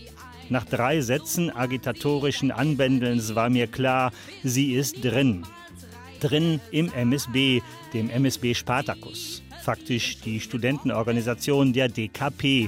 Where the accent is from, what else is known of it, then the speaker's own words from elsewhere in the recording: Datteln, North Rhine-Westphalia, Germany; Damals in Datteln, meine Heimatstadt.